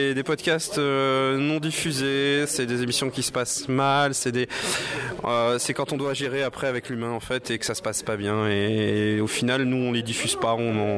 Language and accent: French; Brittany, France; je suis breton, j'ai 28 ans.